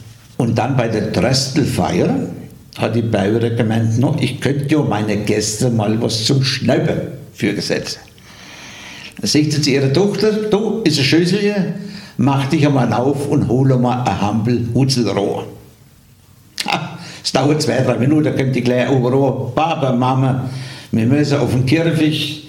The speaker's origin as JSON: {"language": "German", "town": "Obersinn", "region": "Bavaria", "country": "Germany", "tie": "born there", "said": "ich bin gebürtiger Obersinner"}